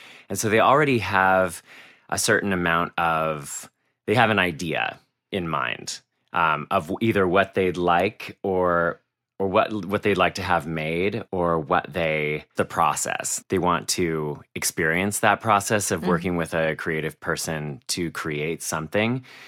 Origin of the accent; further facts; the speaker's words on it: Vancouver, Washington, United States; I grew up in Vancouver, Washington.